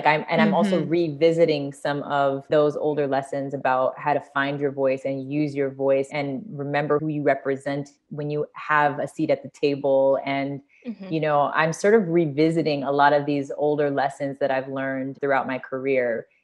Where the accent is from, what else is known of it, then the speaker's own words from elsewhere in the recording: California, United States; I came from California.